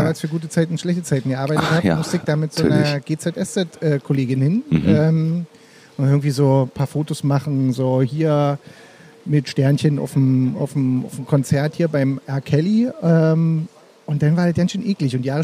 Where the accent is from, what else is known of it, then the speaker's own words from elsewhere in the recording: Berlin, Germany; Treptow-Köpenick da hinten ist. Also so meine alte Hütte, wo ich herkomme.